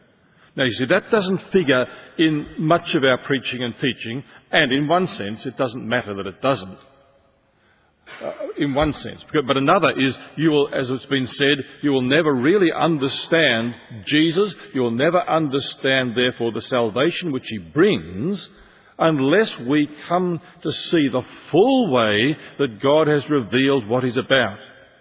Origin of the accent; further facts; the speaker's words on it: Australia; that is your distinctiveness over against my being an Australian or you being British or whatever.